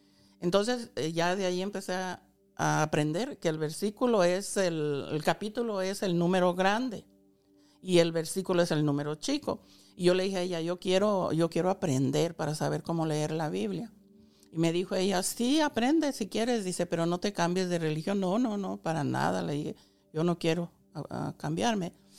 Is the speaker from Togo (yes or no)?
no; Mexico; moved away; cuando yo vine de México, yo no había oído hablar nada de ninguna religión, nomás donde yo estaba acostumbrada.